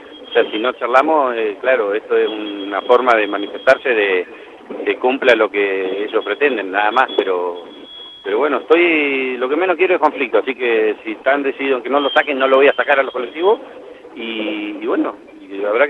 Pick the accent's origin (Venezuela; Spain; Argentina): Argentina; Esquel, Chubut; somos de Esquel, nos conocemos con cada uno de ellos